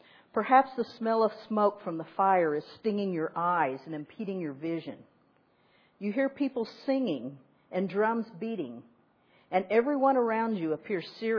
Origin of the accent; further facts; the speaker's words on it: Oklahoma, United States; I'm Choctaw from Oklahoma, and we have a saying in Oklahoma that every day is a good day.